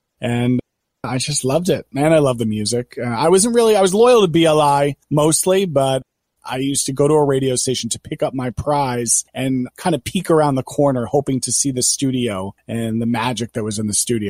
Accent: Long Island, New York, United States; I grew up on Long Island, or if you're from Long Island, you're Long Island, where you drink coffee and you talk. And I grew up 60 miles outside of New York City.

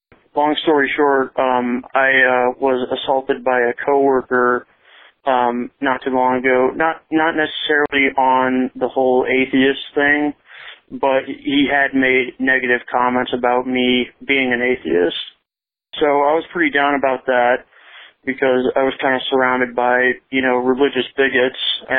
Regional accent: Omaha, Nebraska, United States; here in my hometown of Omaha, Nebraska

